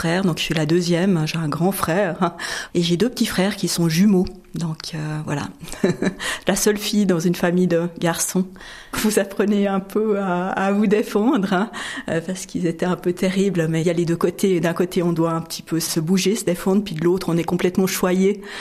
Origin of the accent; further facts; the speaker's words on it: Payerne, Vaud, Switzerland; now in Geneva, Switzerland; je viens en fait de Payerne, donc dans le Gros de Vaud, et c'est là que j'ai vécu en fait jusqu'à mes 13 ans. Et ensuite, je suis venue, quand mes parents ont divorcé, d'ailleurs, vivre à Genève avec ma mère et mes frères.